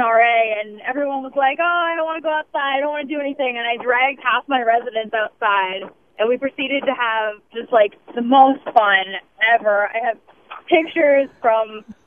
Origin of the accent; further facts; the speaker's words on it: Groton, Connecticut, United States; The memory I remember most from growing up in Groton City, it's over by Long Island Sound in southeastern Connecticut, is making snow cream.